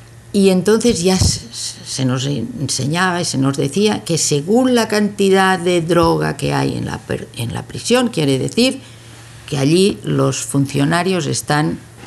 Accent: Breda, Catalonia, Spain; born there; yo nací en Breda, de la provincia de Girona, Cataluña.

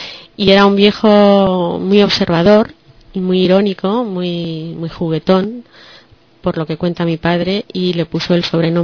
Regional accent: Malabo, Bioko Norte, Equatorial Guinea; born there; Y él nació en Bata y yo nací en Malabo.

